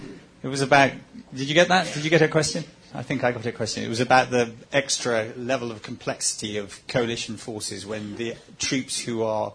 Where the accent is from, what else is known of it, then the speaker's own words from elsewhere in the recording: United Kingdom; you're understanding me better than the ladies and gentlemen from America, just because we're British, perhaps.